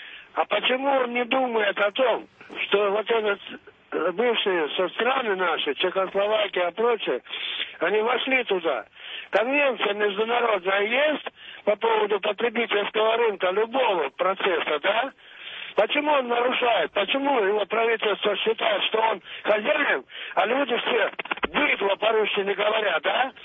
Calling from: Moscow, Russia; из Москвы.

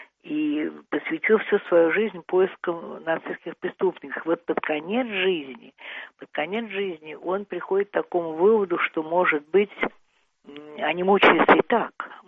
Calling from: Murmansk, Murmansk Oblast, Russia; Я говорю из Мурманска, но надеюсь, что меня слышно, да?

